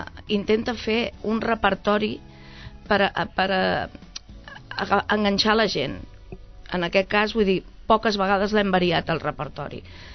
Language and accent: Catalan; Catalonia, Spain; Som de Can Feu i es volia reivindicar el barri, sí, evidentment.